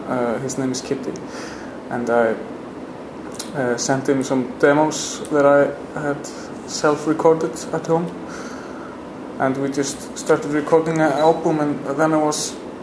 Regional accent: Reykjavik, Capital Region, Iceland; I'm from Reykjavik in Iceland.

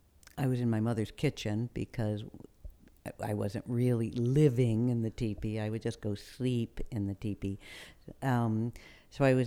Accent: Woodstock, Illinois, United States; also born or lived in Chicago; I was born in Chicago in 1951, grew up in Woodstock, Illinois, about an hour northwest of Chicago, in the woods.

